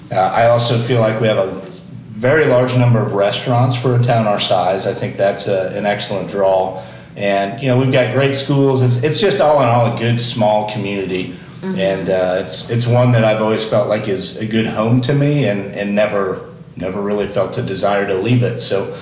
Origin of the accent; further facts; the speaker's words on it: Monticello, United States; So I grew up here. I'm kind of partial to Monticello. And I think everybody that grew up in Monticello has to have a love for Filippo's Pizza myself.